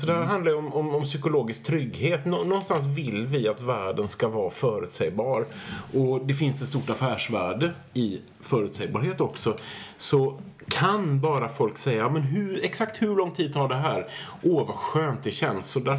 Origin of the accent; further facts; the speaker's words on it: Gothenburg, Västra Götaland County, Sweden; jag är en man från Göteborg.